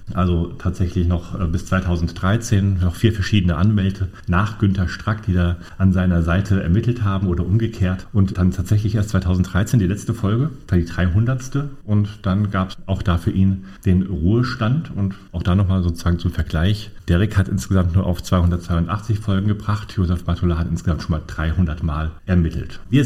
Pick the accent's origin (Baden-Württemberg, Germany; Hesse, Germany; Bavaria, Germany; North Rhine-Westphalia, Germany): Hesse, Germany; weil er eben aus Darmstadt kam, also in der Nähe meiner Heimatstadt